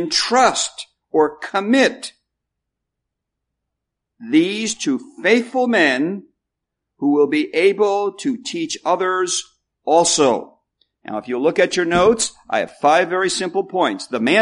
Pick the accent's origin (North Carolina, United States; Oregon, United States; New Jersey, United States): New Jersey, United States; can speak pure New Jerseyan and no silly person will come up to me after and say, well, where are you really from? I can just be myself.